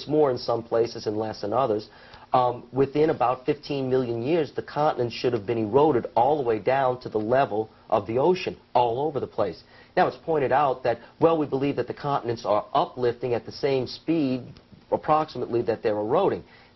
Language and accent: English; Louisiana, United States; That's my hometown, so I can talk about that.